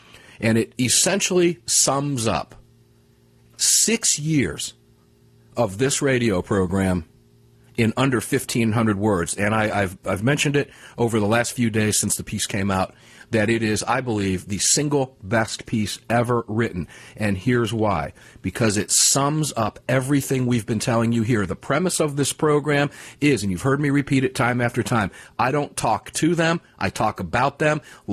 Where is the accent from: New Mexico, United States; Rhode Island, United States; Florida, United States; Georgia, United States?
Florida, United States; Tampa; my hometown, my neck of the woods, Tampa, Florida